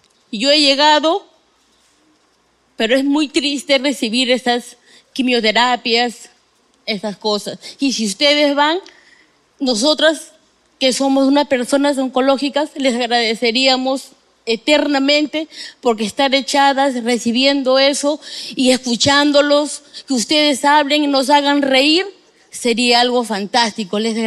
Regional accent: Nazca, Ica, Peru; vengo desde Nazca.

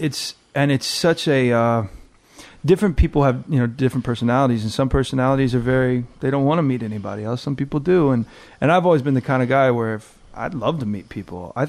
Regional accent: New York, United States; now in Wilmington, United States; Well, I came to Wilmington from Brooklyn.

